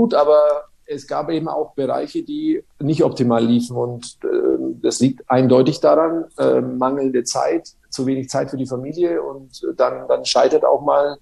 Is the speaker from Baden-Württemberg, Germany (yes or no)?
no; Nuremberg, Bavaria, Germany; ich bin ja in Nürnberg quasi in der Haller-Wiese-Klinik geboren.